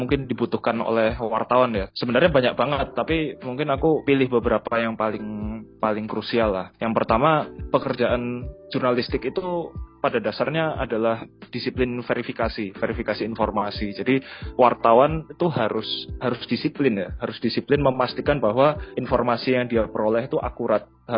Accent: Surabaya, East Java, Indonesia; Aku sebagai orang Jawa, sebagai orang Surabaya, tentu jadi punya perspektif baru gitu

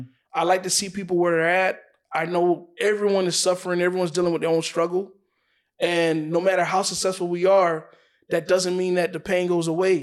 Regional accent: Palm Beach, Florida, United States; So for me, I come from South Florida, Palm Beach.

